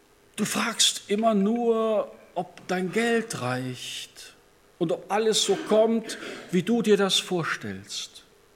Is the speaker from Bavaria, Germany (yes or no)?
yes; Bavaria, Germany; moved away as an adult; ich komme aus dem Allgäu. Mit 32 Jahren habe ich meine Heimat verlassen, um Theologie zu studieren